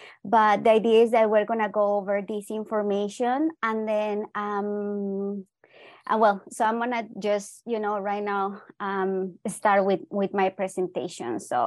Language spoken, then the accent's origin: English; Veracruz, Mexico; And then, I come from the Mesoamerican territory. So I come from Veracruz, and this state, it has 12 indigenous groups.